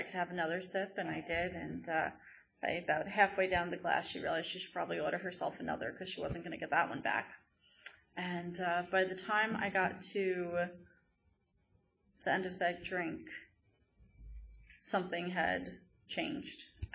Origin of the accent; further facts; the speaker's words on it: Cherry Hill, New Jersey, United States; So like I said, I'm from Cherry Hill, New Jersey.